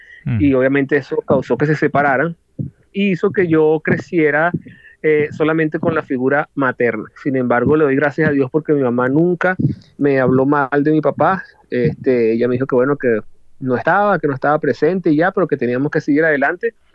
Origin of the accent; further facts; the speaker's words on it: Venezuela; somos venezolanos y vivimos en Venezuela